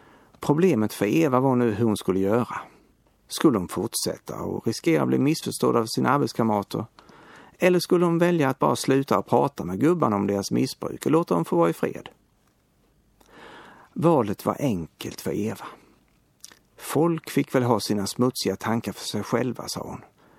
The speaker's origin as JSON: {"language": "Swedish", "town": "Lönsboda", "region": "Skåne", "country": "Sweden", "tie": "born or raised there", "said": "I min hemort Lönsboda, där jag växte upp, var det mycket vanligt att man fick öknamn som barn och behöll dem livet ut."}